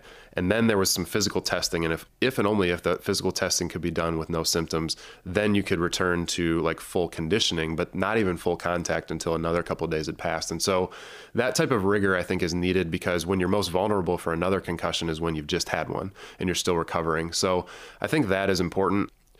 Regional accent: Ohio, United States; I grew up in Northeast Ohio, and I didn't play tackle football until I was 13 in seventh grade.

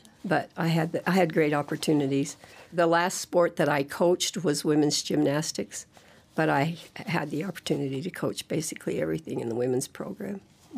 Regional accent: Heber City, Utah, United States; I was born and raised in Heber. All my life, I've lived in rural Utah.

